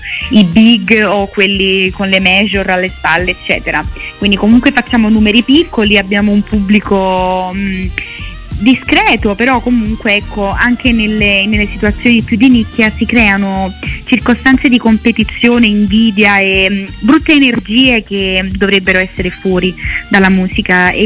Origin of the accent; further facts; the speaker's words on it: Naples, Campania, Italy; now in Milan, Italy; io comunque sono di Napoli e vivo a Milano